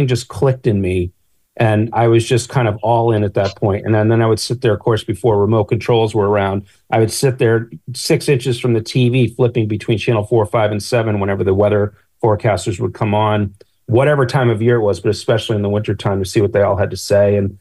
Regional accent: Wayland, Massachusetts, United States; I grew up in Wayland, Mass., and so right by Framingham.

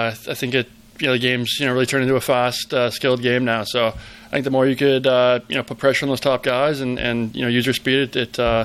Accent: Mississauga, Ontario, Canada; I'm from Mississauga. It's only, you know, an hour and a half down the road, so not a far trip

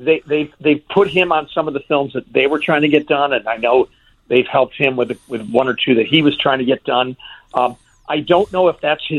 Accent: Wheaton, Illinois, United States; Well, you know, I grew up in Wheaton with the Belushis.

